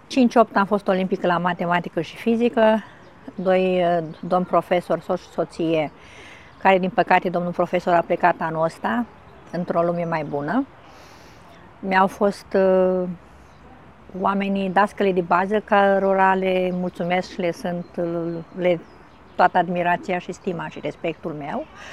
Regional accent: Suceava, Suceava County, Romania; în 66, venit într-un universul ăsta, într-o zi sfântă, noaptea de înviere. Sunt din Suceava, sunt mamă și bunică.

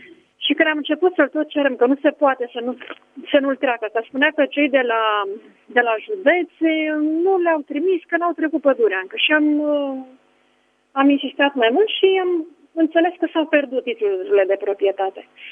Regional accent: Bucharest, Romania; și vă sunt din București.

